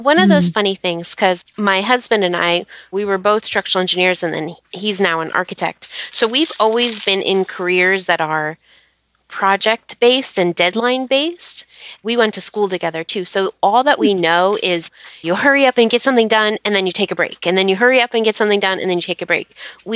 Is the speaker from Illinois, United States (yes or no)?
no; Allentown, Pennsylvania, United States; now in Pittsburgh, United States; But I'm from Allentown, which is on the other side of Pennsylvania.